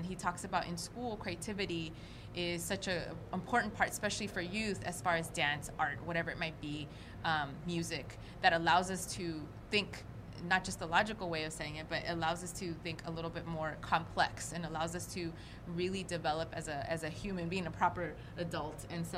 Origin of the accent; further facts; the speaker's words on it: Inglewood, California, United States; growing up in Inglewood during the LA riots